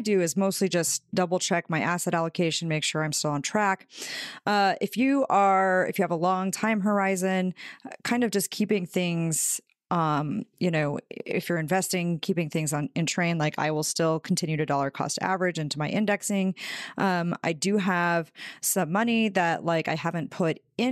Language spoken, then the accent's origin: English; Idaho, United States; I know how to hunt and fish. I grew up in Idaho.